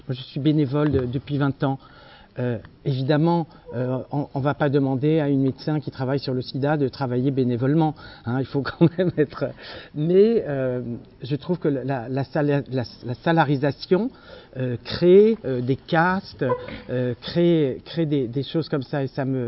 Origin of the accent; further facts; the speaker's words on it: Paris, Île-de-France, France; parce que je suis une Parisienne non-parisianiste